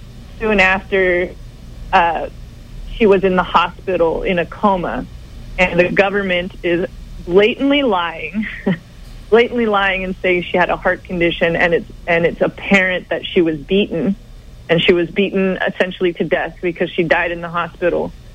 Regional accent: Puerto Rico; born there; I was born in Puerto Rico and have been back many times.

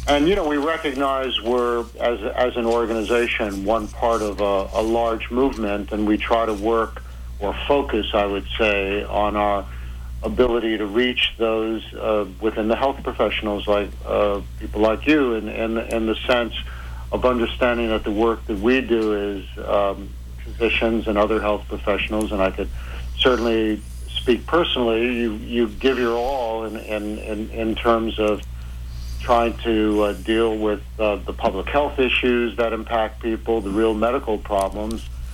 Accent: New York City, New York, United States; born there; I was born in the Bronx

